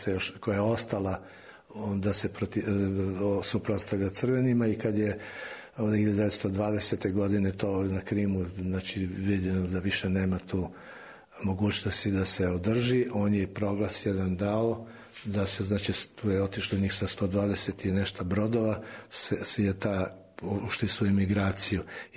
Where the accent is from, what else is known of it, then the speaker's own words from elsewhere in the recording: Pančevo, Vojvodina, Serbia; born there; u Pančevu, na primjer, jer pošto je moja majka radila kao evo